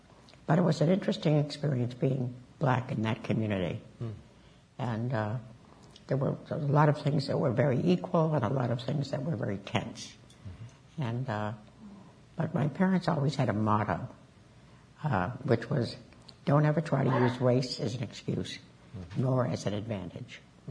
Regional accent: Portland, Maine, United States; So, but growing up in Portland was an unusual experience. And my parents were Jamaican immigrants to New England and had five sons.

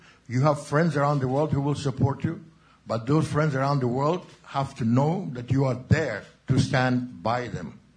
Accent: Afghanistan; also born or lived in United States; I am from Afghanistan and also from the United States of America.

